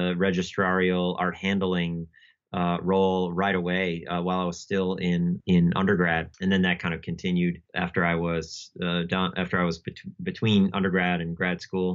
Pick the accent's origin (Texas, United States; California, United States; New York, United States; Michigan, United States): New York, United States; I grew up in the Finger Lakes area here near Rochester, and then I went to undergrad in Asheville, North Carolina